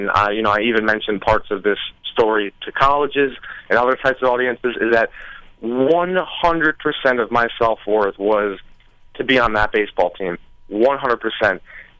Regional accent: Connecticut, United States; I mean, we're talking, I'm from Connecticut, but we had played in tournaments in New York, Connecticut, Georgia, Ohio, Pennsylvania, all across the country.

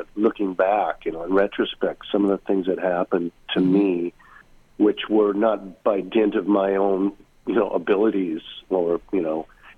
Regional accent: St. Louis Park, Minnesota, United States; I grew up in Minneapolis, St. Louis Park, if you know that place.

